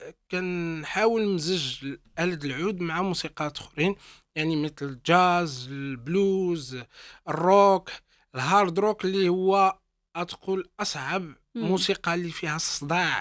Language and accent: Arabic; Morocco; ما عرفناش بأن احنا مغاربة